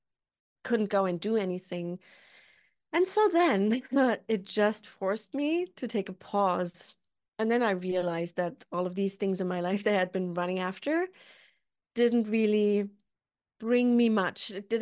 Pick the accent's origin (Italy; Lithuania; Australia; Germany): Germany; accent: German; English is a second language; Maybe you can hear from my accent, I'm German, so I'm trying to stick to the rules.